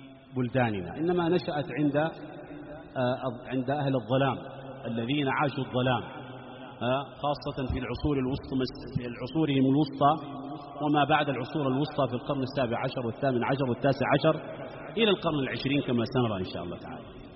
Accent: Sudan; رغم وجود من يريد إحياءه عندنا في السودان هنا

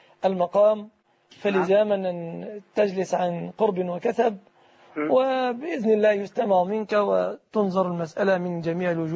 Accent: Egypt; بلادنا مصر ليس هناك بنك

